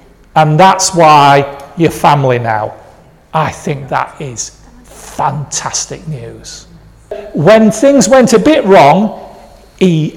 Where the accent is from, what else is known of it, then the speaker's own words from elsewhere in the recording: United Kingdom; Well, I've got a passport that gives me a right because it tells people I'm British.